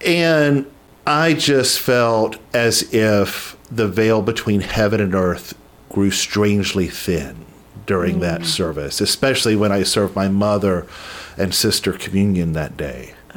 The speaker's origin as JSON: {"language": "English", "region": "North Carolina", "country": "United States", "tie": "born or raised there", "said": "Yeah, after I grew up in North Carolina, and in a town about half the size of Colonial Beach, way, way out in the country."}